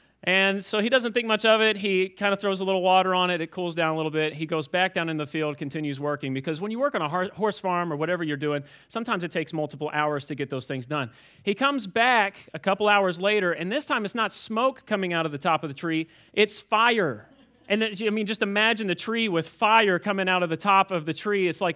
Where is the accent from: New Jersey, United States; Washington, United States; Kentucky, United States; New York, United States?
Kentucky, United States; Fairdale; I'm actually from South Louisville, Kentucky, in a place called Fairdale. It even sounds redneck, doesn't it?